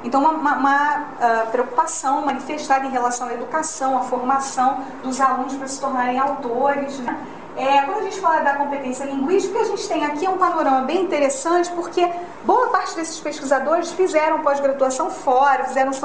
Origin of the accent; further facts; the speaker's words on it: Brazil; que é majoritariamente em inglês, que não é a minha língua, por exemplo, que sou brasileiro, né?